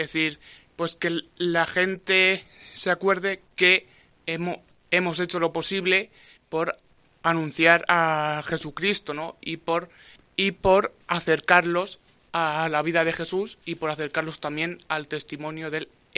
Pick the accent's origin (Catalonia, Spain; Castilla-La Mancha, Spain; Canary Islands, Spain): Castilla-La Mancha, Spain; Riópar; Pues en mi pueblo, ¿no? Es decir, ese lugar al que yo voy no solamente para estar con mi familia y con mis amigos